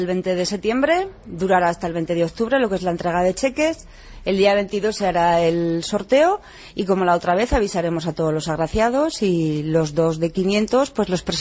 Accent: Fustiñana, Navarre, Spain; yo cuando era cría, yo soy de Fustiñana, vivía allí, y era una aventura venir a Tudela

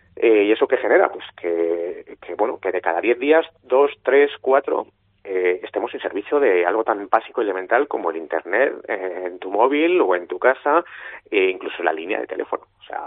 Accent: Riba de Saelices, Castilla-La Mancha, Spain; y si encima puedo desarrollarla en mi municipio, en mi tierra, pues soy mejor que mejor. Ese escenario es pues prácticamente inviable hoy por hoy en pequeños municipios como este, como es el caso de Riba de Saelices.

